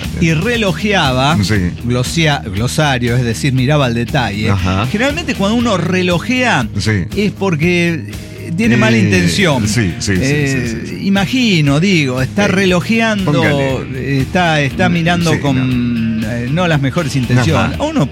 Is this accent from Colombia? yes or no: no; Olavarría, Buenos Aires Province, Argentina; moved away; O sea, yo salí de Olavarría con eso.